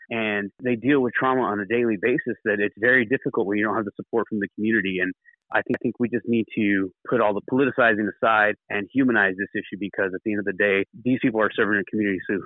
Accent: Columbus, New Mexico, United States; also born or lived in Deming; But yeah, I was born in Deming. And if you go a little further south, there's a smaller town called Columbus, New Mexico. And that's actually where I'm from.

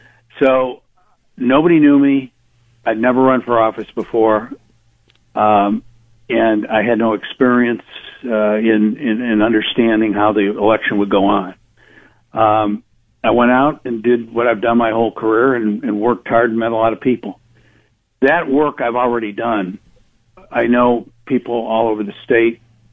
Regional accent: Parma, Ohio, United States; when I was growing up in Parma, we didn't have one Republican.

